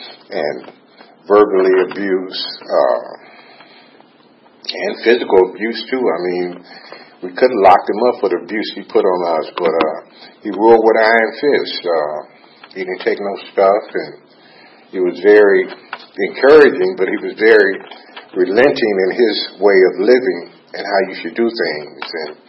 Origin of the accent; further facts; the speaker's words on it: Gary, Indiana, United States; I lived growing up in Gary. The streets were tough.